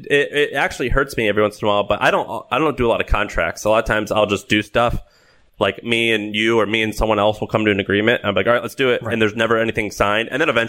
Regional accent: St. Louis, Missouri, United States; Let's say St. Louis. I grew up in St. Louis.

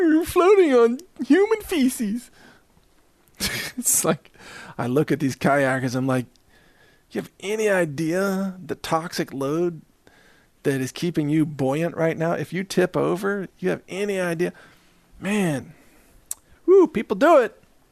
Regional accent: the South, United States; I don't have anything against Southerners. I am a Southerner.

